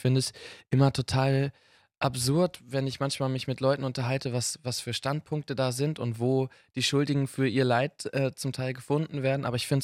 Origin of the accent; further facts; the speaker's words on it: North Rhine-Westphalia, Germany; dieses Glück auf ist eben ein großes Heiligtum aus meiner Heimat NRW und aus dem Bergbau